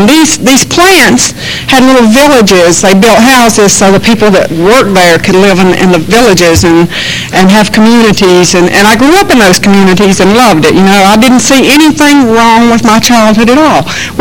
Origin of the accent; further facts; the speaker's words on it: Belmont, North Carolina, United States; born there; So I was born in Belmont. That's on the eastern end of the county. And Belmont, Gaston County is a textile county.